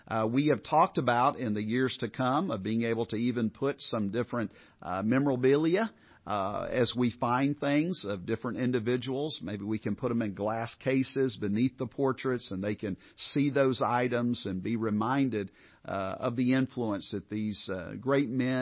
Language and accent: English; Japan; Never in my wildest dreams as a missionary kid growing up in Japan would I have dreamed that I would pastor here